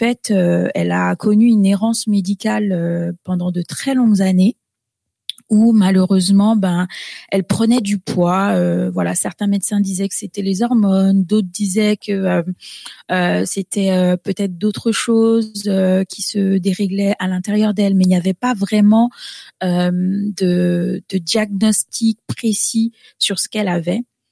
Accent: Guadeloupe; born there; moi, je suis née en Guadeloupe hein, et donc j'ai grandi dans une famille vraiment chrétienne.

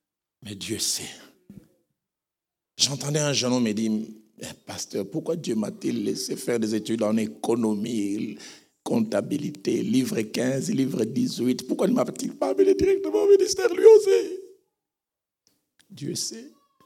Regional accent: Kinshasa, DR Congo; chez nous à Kinshasa, dans notre grand stade, le stade des martyrs.

